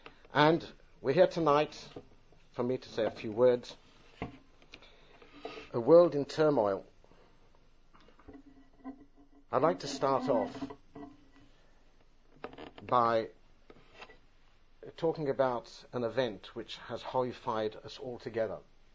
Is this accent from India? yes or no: no; United Kingdom; moved away as an adult; now in Israel; I live in Israel for now, this year will be 40 years since 1969. I originally come from the UK. I'm sorry, my accent is part of my DNA.